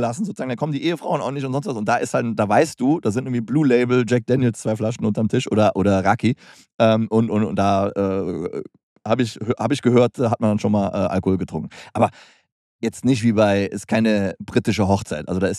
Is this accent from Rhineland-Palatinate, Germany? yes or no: no; Hürth, North Rhine-Westphalia, Germany; born there; weil ich bin in Hürth geboren